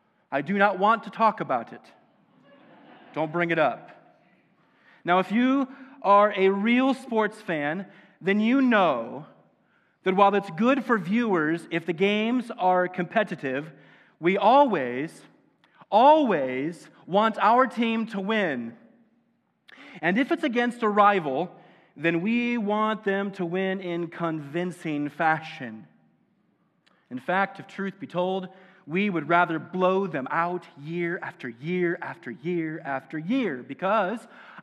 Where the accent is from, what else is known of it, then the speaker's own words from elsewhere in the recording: Iowa, United States; And in my home state, a state which has no professional sports teams nearby